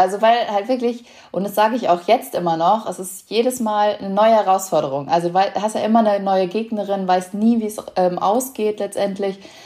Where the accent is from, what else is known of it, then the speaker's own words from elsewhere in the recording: Lemgo, North Rhine-Westphalia, Germany; dann sind wir bei uns in Lemgo in Nordrhein-Westfalen, wo ich aufgewachsen bin